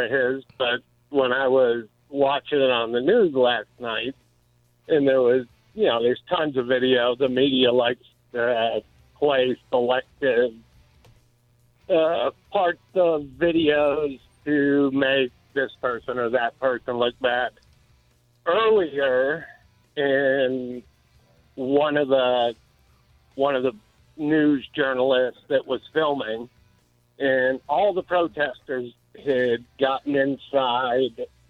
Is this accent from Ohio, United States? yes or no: no; Detroit, Michigan, United States; as a kid, I grew up in Detroit.